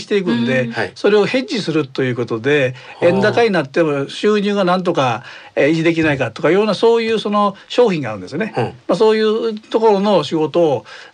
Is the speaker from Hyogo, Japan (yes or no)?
yes; Himeji, Hyogo, Japan; 姫路です。